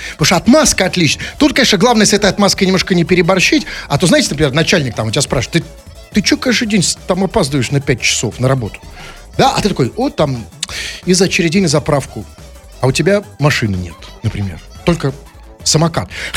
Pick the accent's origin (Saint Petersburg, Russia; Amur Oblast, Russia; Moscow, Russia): Saint Petersburg, Russia; Мы петербуржцы.